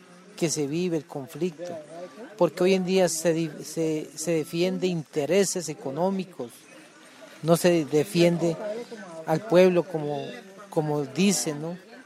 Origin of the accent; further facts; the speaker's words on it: Colombia; Somos personas, somos indígenas, de igual como cualquier colombiano.